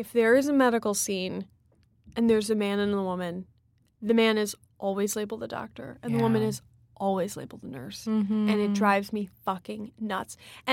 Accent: Midwest, United States; I grew up in the Midwest, oldest to two younger brothers.

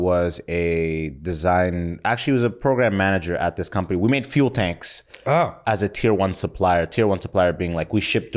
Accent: London, Ontario, Canada; I grew up in London, Ontario. So I moved out there when I was 6. I did first to 12th grade, like all my school in there.

